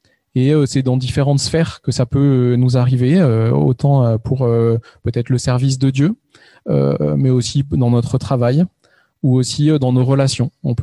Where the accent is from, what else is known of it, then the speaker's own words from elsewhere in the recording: Valence, Auvergne-Rhône-Alpes, France; moved away as an adult; now in southern France, France; nous, on habite dans le sud de la France depuis une quinzaine d'années. On n'en est pas originaire. Figurez-vous qu'on est originaire de Valence. On a grandi tous les deux dans la région.